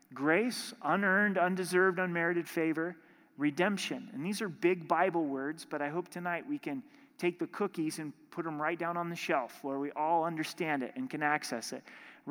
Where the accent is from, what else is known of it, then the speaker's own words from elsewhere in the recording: Oregon, United States; I grew up in Southern Oregon and was really involved in my church there and went to the school ministry there.